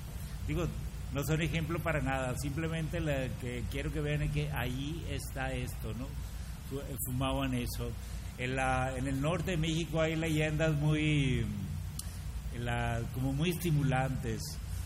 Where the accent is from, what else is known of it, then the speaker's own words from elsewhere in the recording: Bolivia; particularmente los de mi tierra, los bolivianos